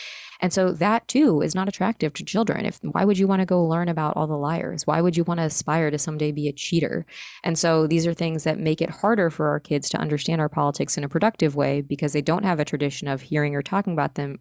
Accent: Kansas, United States; moved away as an adult; now in New York, United States; I grew up in Kansas and I was there till I was 22 and then I moved to New York.

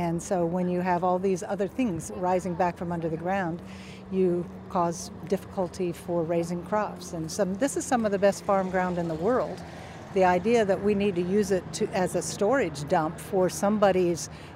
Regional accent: Edinburgh, Illinois, United States; I'm from Edinburgh, Illinois.

